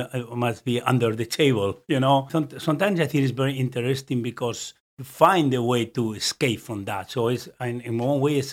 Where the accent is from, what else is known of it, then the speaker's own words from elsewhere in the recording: Zaragoza, Aragon, Spain; English is a second language; also born or lived in Barcelona; Okay, so I was born in Barcelona because my father was working there at that time. So I have two more brothers born in Barcelona. But then we moved to Zaragoza.